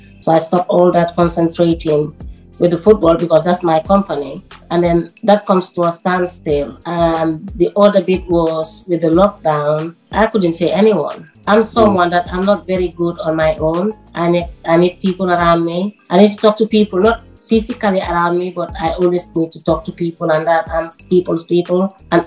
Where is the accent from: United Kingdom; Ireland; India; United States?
United Kingdom; Liverpool, North West England; I'm from Liverpool. I'm all over the place.